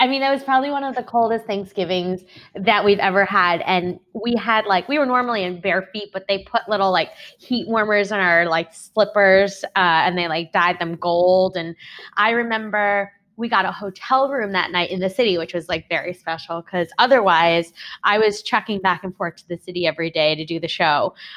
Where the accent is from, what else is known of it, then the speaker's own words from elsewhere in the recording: East Meadow, New York, United States; East Meadow, yeah.